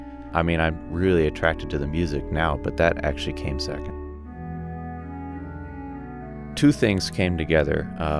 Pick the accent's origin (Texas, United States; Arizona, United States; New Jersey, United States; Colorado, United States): Colorado, United States; Arvada; I'm 17 years old. I'm from Arvada, and I play the organ.